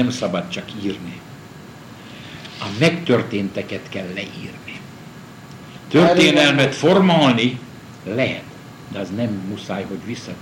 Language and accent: Hungarian; Buzica, Košice Region, Slovakia; itt születtem Buzitan 1922. augusztus 3-án. Nemzetiségem magyar, apám, dédnagyapámtól kezdve mind itt vannak Buzitan eltemettette. A szülőfalum, szülőföldem ez, ahol élek, ahol születtem, református vallású vagyok.